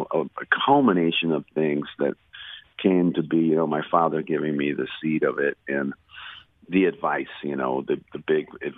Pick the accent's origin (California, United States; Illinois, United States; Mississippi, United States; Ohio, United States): Illinois, United States; Chicago; I would tell him all these stories about growing up in Chicago and, the funny stuff and the tragedy.